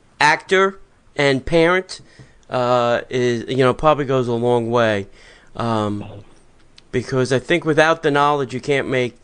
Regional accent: New Jersey, United States; In New Jersey.

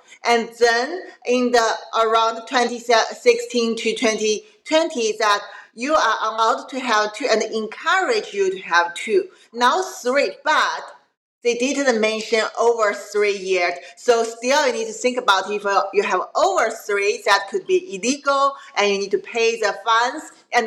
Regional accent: Qingdao, Shandong, China; English is a second language; My mom said the night she gave birth of me in a big public hospital in my hometown, Qingdao, there were another two ladies, also 20s, in the same ward.

